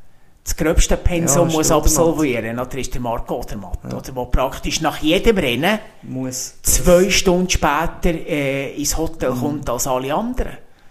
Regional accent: St. Stephan, Bern, Switzerland; Und eben in dem St. Stephan, wo ich aufgewachsen bin

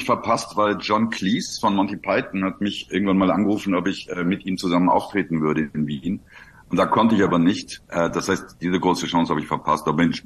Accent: Düsseldorf, North Rhine-Westphalia, Germany; Ja, du, ich komme ja aus Düsseldorf ursprünglich

